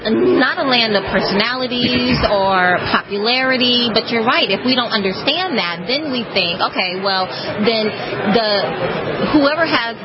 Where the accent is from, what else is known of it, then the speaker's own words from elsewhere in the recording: Deep South, United States; Of course, I grew up in the Deep South, so you meet individuals who are racist, perhaps.